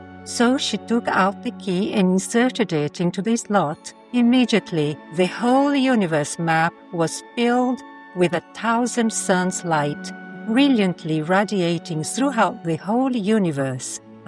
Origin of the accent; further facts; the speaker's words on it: Canada; Dear Saints, I am an initiate from Canada